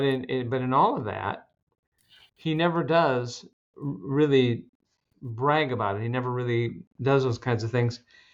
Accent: Mitchell, South Dakota, United States; I'm from Mitchell, South Dakota.

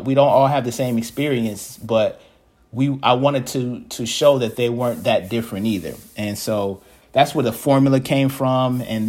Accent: Ann Arbor, Michigan, United States; now in Ypsilanti, United States; I grew up in Ann Arbor. I've lived in Ypsilanti for most of my adult life now, you know, close to 15 years.

